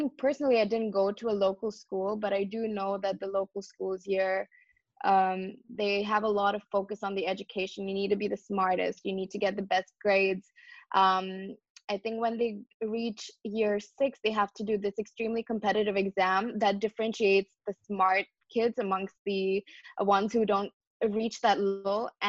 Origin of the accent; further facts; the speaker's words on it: India; moved away; So I came from India. I was just surrounded by 100% Indians.